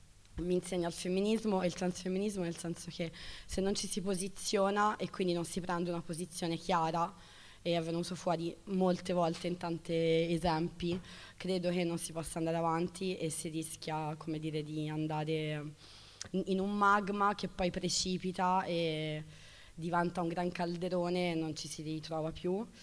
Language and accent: Italian; Florence, Tuscany, Italy; Io più o meno vengo da Firenze